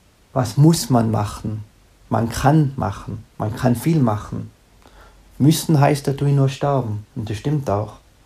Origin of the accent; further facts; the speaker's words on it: Nassereit, Tyrol, Austria; wie man bei uns in Tirol sagt, grüß dich. … komme aus dem schönen Tirol, genau aus Nassereit. Das ist eine kleine Gemeinde in der Nähe vom Fernpass.